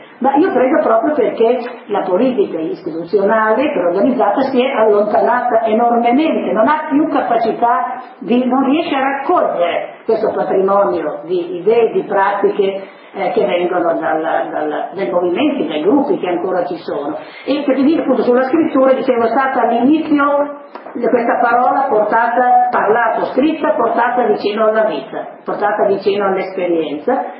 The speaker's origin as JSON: {"language": "Italian", "region": "Emilia-Romagna", "country": "Italy", "said": "io invidio i poeti in lingua romagnola, sono romagnola"}